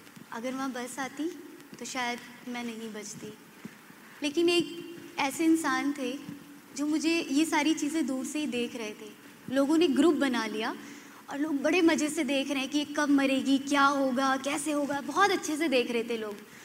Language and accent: Hindi; Delhi, India; मैं दिल्ली से हूँ